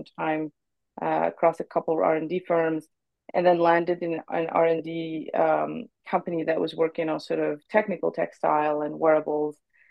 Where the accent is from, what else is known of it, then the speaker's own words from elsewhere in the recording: Morocco; moved away as an adult; now in Montreal, Canada; I actually was born and raised in Morocco, spent a better half of my life there, and then moved to Quebec to for school. So I came in early 2010s for my MBA and then stayed thereafter, moved to Montreal for career options